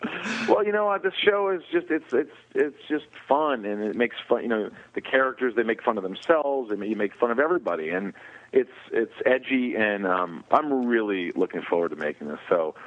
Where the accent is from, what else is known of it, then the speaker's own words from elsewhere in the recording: Newburgh, Indiana, United States; We shot in my hometown of Newburgh in Evansville, Indiana.